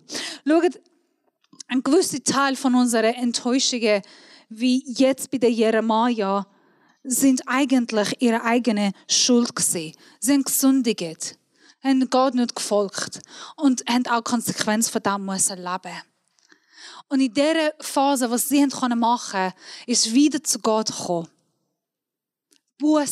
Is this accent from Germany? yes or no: no; Iran; German is a second language; now in Switzerland; ich komme aus dem Iran, nicht Wallis.